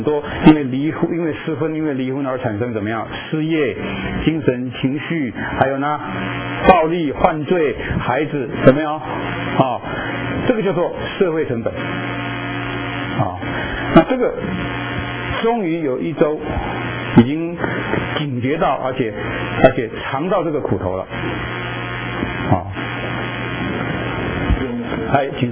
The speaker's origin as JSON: {"language": "Chinese", "country": "Taiwan", "said": "尤其我们从台湾来哈"}